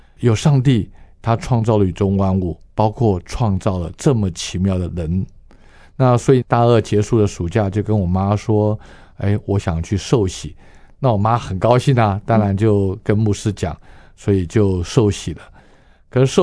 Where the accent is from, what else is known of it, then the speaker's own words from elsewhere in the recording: Kaohsiung, Taiwan; 我是高雄人，从小在高雄长大的，所以我受洗也是在高雄的国语礼拜堂受洗的。那读完雄中之后，就到台北的国防学院好去读书。